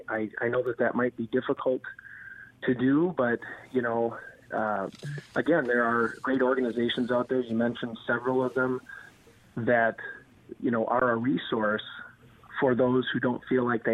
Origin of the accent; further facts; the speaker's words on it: Madison, Wisconsin, United States; my own community in Madison, which is predominantly liberal. I'm born and raised in Madison, lived here all my life.